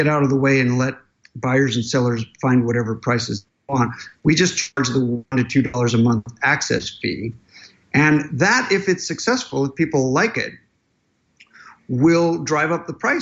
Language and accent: English; United States; now in London, United Kingdom; I'm an American living in London.